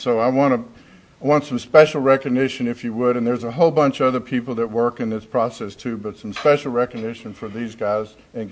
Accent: Placido, Texas, United States; I'm from Placido, Texas. I ain't never seen flowers with candles in them floating in a swimming pool.

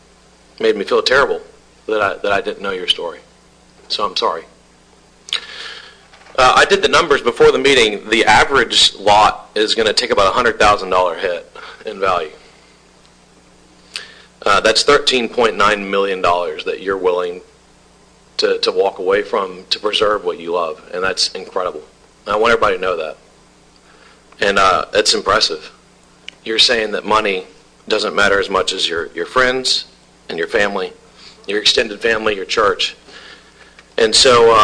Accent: Baton Rouge, Louisiana, United States; You know, I grew up in Baton Rouge, Louisiana, in a very, very old neighborhood, and my friends were my life, my family was my life, my church was my life.

